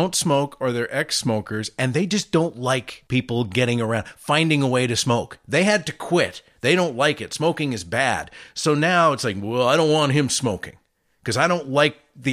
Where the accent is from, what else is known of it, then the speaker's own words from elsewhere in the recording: Canada; We're Canadian citizens and our governments are doing it.